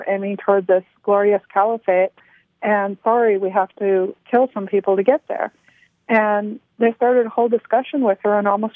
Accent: United States; especially knowing that I'm an American

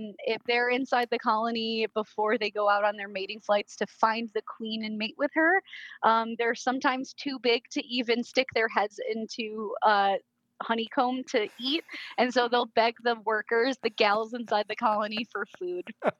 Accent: New York, United States; also born or lived in Arizona, United States; I lived in Arizona. I grew up in New York, in Western New York, very similar to lots of Wisconsin weather.

